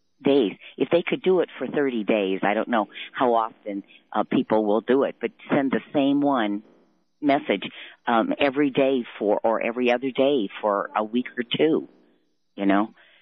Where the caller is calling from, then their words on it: Fort Collins, Colorado, United States; from Fort Collins.